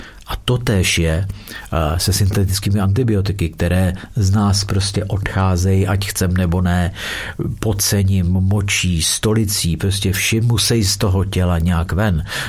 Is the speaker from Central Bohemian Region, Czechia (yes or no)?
yes; Vlašim, Central Bohemian Region, Czechia; protože jsem původně z Vlašimi